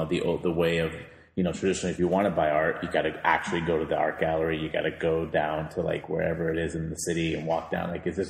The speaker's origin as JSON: {"language": "English", "town": "San Diego", "region": "California", "country": "United States", "said": "I'm from San Diego, and even downtown San Diego is not as busy as what San Francisco is"}